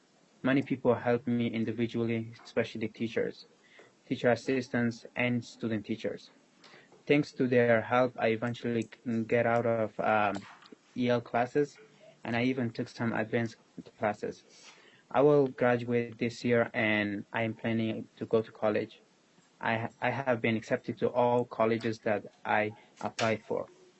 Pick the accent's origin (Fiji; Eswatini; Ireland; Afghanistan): Afghanistan; English is a second language; now in United States; I'm from Afghanistan, and I immigrated to the United States in 2016.